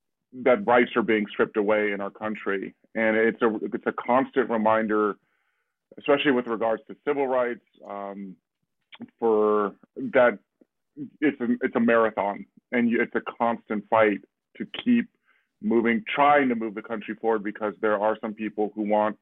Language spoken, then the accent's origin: English; Los Angeles, California, United States; I was taught as a young kid growing up in Los Angeles alongside my twin brother to be proud of everything that makes you who you are.